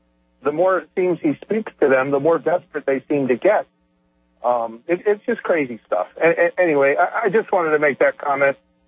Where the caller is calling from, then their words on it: Brandon, Florida, United States; I'm in Brandon.